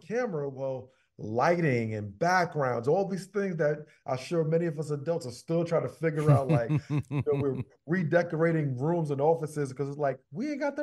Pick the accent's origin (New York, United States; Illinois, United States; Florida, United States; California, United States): New York, United States; Brooklyn; So you can be someone who, as you talked about my accent, sometimes I'm that guy from Brooklyn